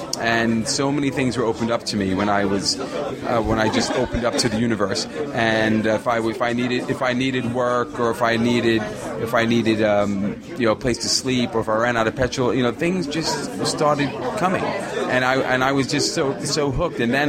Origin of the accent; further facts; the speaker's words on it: Bronx, New York, United States; I started on a motorcycle leaving from my hometown of the Bronx, New York, and I started to go across America by motorcycle.